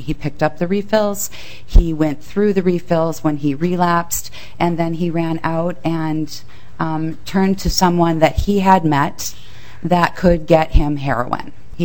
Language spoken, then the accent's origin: English; Edina, Minnesota, United States; I mean, we grew up in Edina.